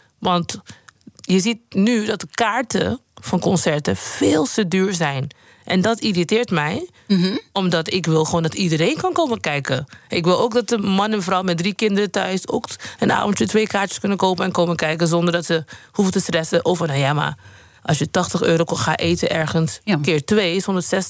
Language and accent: Dutch; Sint Eustatius, Caribbean Netherlands; also born or lived in Curaçao; Ik ben op Curaçao geboren. Maar op Sint-Eustatius opgegroeid. En Sint-Eustatius is heel klein. wonen maar 4000 man, dus 21 vierkante kilometer, echt klein.